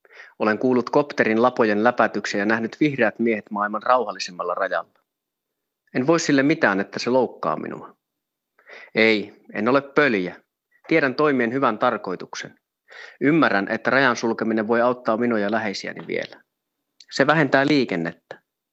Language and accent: Finnish; Vojakkala, Norrbotten County, Sweden; Kotikyläni Vojakkalan kauppaan lähetettiin Suomesta lapsia